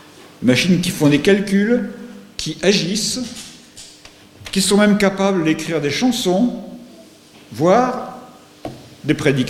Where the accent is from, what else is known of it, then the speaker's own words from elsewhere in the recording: France; also born or lived in Valenciennes; je suis français. Ma famille a émigré depuis la Belgique en France au XVIe siècle. Donc c'est pas tout à fait hier. Mais quand j'étais adolescent, j'ai habité Valenciennes